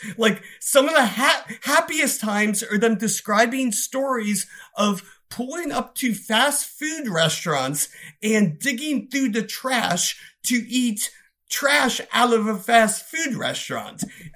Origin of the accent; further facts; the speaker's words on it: Pennsylvania, United States; I'm from Pennsylvania.